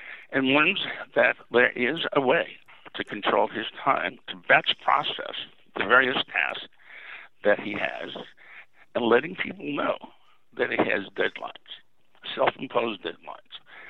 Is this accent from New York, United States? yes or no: yes; New York, United States; I think those of us who were born and raised in New York have that in our DNA.